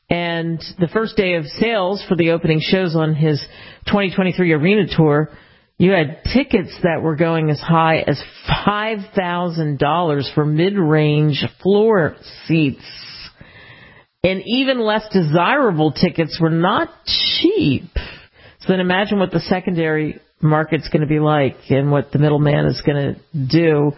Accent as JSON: {"language": "English", "region": "New Jersey", "country": "United States", "tie": "born or raised there", "said": "I grew up in the … era, and especially when I was from where I grew up in South Jersey, Philly, that whole area."}